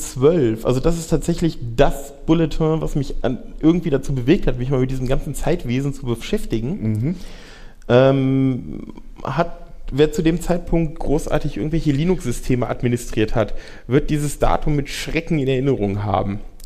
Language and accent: German; Frankfurt, Hesse, Germany; Ja, also ich komme aus Frankfurt.